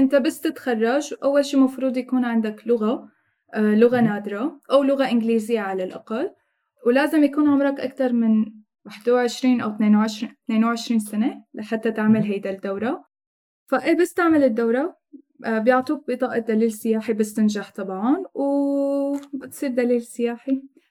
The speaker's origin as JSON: {"language": "Arabic", "country": "Syria", "said": "إذا نحن كشباب سوريين اللي عم ندرس وعم نشتغل بمجال السياحة"}